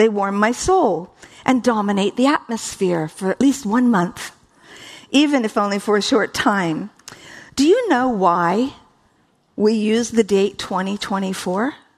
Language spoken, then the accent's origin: English; East Coast, United States; I was raised on the East Coast.